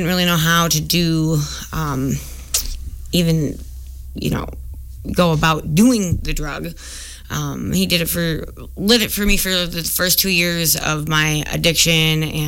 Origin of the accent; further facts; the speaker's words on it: Richland Center, Wisconsin, United States; I did. I was born in Richland Center. I went to Ithaca High School. I had a baby my sophomore year. I got my HSED in 2019. I moved away for quite a while.